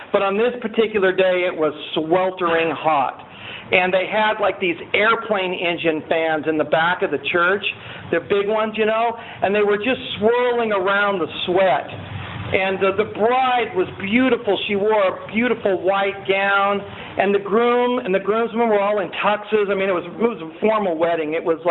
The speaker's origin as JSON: {"language": "English", "region": "California", "country": "United States", "said": "I'm from Wampoke, and everybody's like, where's that at? And I say, oh, it's between Santa Barbara and Pismo Beach."}